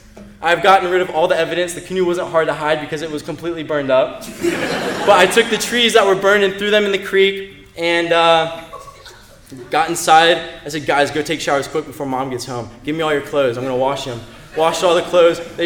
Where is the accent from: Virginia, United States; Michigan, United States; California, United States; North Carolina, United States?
Virginia, United States; Smithfield; now in Australia; in this little town called Smithfield in Virginia in the United States. If you haven't figured out, I'm not from Australia yet. And on this property I grew up in, this log cabin in the woods